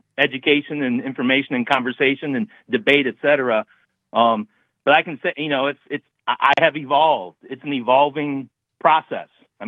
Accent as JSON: {"language": "English", "town": "Racine", "region": "Wisconsin", "country": "United States", "tie": "born or raised there", "said": "I grew up in Racine, you know, or just around Racine, whatever."}